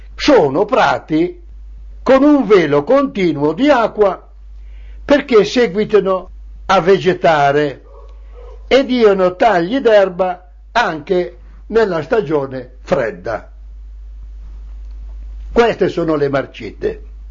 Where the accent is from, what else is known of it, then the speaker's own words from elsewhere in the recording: Livraga, Lombardy, Italy; born there; Io sono nato in Lombardia, la Mesopotamia d'Italia, cioè la terra tra i fiumi, perché Mesopotamia vuol dire terra tra i fiumi. Esattamente nella cascina della frazione Cademazzi